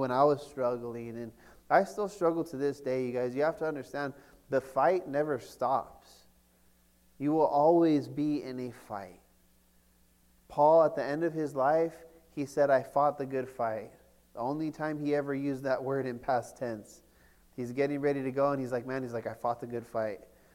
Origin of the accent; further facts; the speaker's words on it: California, United States; How is it that I'm from California and I know more about what goes on here than you guys?